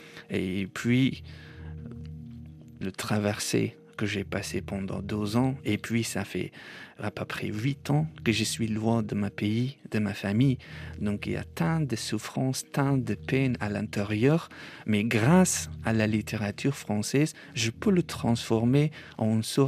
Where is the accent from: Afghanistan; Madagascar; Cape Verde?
Afghanistan; French is a second language; now in Paris, France; quand j'étais petit en Afghanistan, les gens me disaient que Paris est, est une ville merveilleuse.